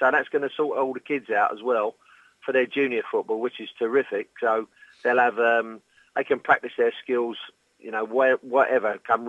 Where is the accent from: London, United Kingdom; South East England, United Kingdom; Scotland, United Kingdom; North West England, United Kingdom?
London, United Kingdom; I grew up in a community. I was lucky. I grew up in London. I was playing playground football.